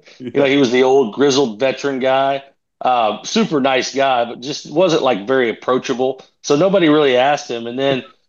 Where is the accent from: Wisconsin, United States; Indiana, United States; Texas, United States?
Texas, United States; Houston; I grew up in Houston. All my friends are huge Houston Astros fans.